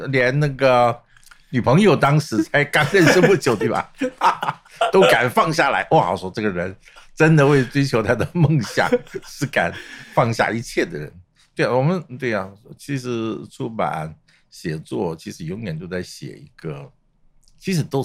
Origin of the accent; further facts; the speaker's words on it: South Korea; now in Taiwan; 因为我在韩国出生长大嘛